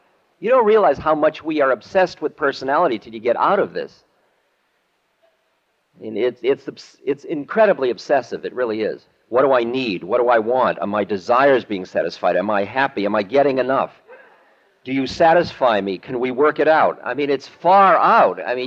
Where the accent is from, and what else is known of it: Boston, Massachusetts, United States; born or raised there